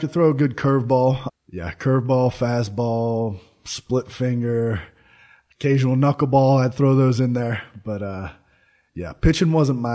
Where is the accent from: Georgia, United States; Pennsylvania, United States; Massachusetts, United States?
Pennsylvania, United States; Pittsburgh; I'm from Pittsburgh, PA, yeah.